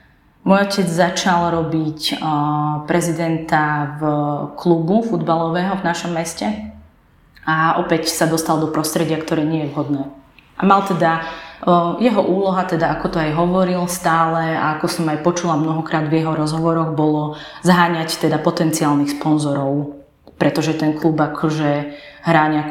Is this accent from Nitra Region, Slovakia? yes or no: yes; Levice, Nitra Region, Slovakia; now in Bratislava, Slovakia; moja mama prišla do Bratislavy, pretože my sme z Levíc